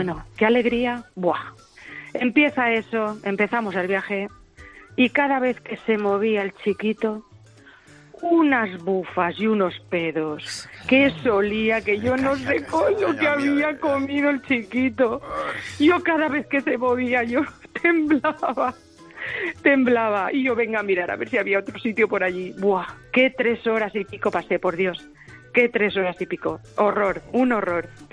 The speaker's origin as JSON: {"language": "Spanish", "town": "Cheste", "region": "Valencian Community", "country": "Spain", "said": "de Madrid a Valencia. Yo soy de Cheste."}